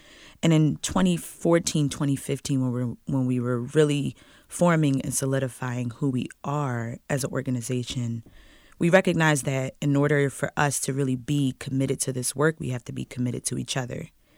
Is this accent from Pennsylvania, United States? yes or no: yes; Philadelphia, Pennsylvania, United States; I've been politicized in the South. I'm from Philly, but all of my politicization has come in the South with a Southern context.